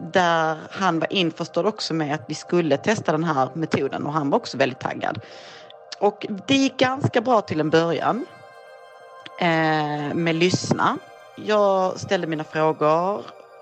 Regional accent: Malmö, Skåne, Sweden; Jag kommer från Malmö, jag är 45 år gammal.

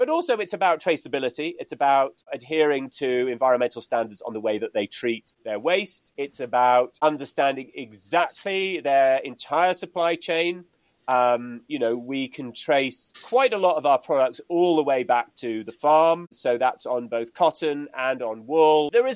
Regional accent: Edinburgh, Scotland, United Kingdom; I was outdoors all the time as a kid. I was very lucky. I grew up in Edinburgh.

